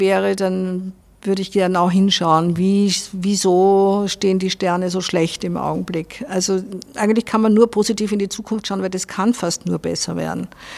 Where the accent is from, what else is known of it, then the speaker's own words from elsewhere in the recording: Vienna, Austria; now in Salzburg, Austria; Ich bin halt in Wien aufgewachsen. Manchmal, ich war aber so lang weg aus Wien, dass ich auch nicht sicher bin, ob Wien wieder die Heimat werden würde, weil es sich doch wahnsinnig verändert hat.